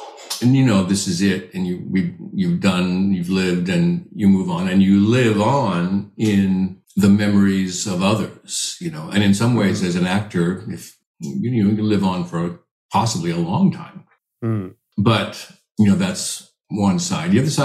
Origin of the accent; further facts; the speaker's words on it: Washington, United States; I make wine in my home state of Washington, where I grew up on the east side.